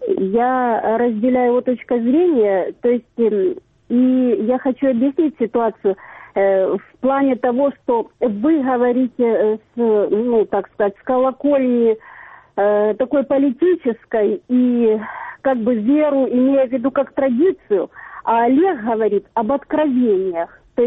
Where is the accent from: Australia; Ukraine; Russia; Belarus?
Ukraine; Mariupol, Donetsk Oblast; Здравствуйте, я из Мариуполя